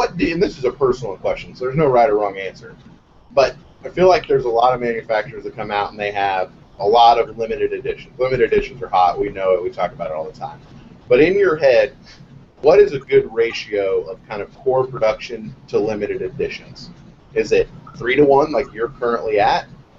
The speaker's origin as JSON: {"language": "English", "region": "England", "country": "United Kingdom", "said": "I'm English, man."}